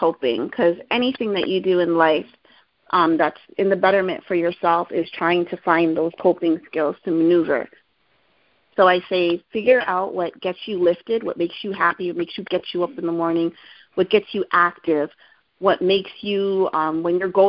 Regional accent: Trinidad & Tobago; Oh, I'm Trinidadian. So I don't sing song all the time.

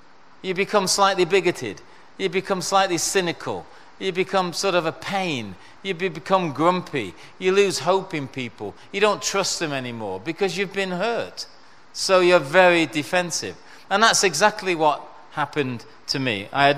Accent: Salford, North West England, United Kingdom; born there; I was born in Salford, in Manchester.

